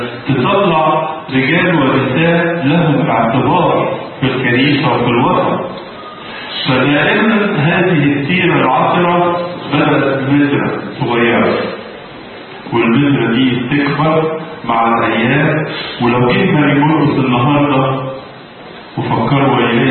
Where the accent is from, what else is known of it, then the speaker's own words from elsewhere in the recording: Egypt; وانتوا عارفين الصعيد عندنا في مصر